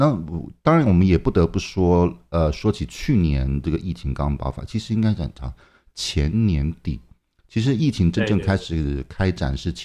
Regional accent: Hangzhou, Zhejiang, China; 我大概原则上我不是在上海就在北京，或者是在我老家浙江杭州那个地方

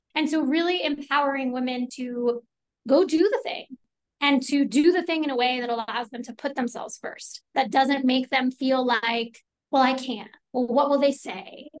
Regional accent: New York City, New York, United States; So I'm a born and bred New Yorker. I grew up on the Upper West Side in Manhattan and I did all the right things, as you mentioned.

